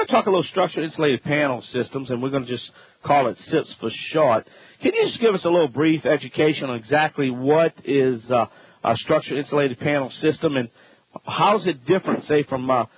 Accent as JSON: {"language": "English", "region": "Louisiana", "country": "United States", "accent": "Cajun", "said": "from the Bayou Land, and this is Home Talk."}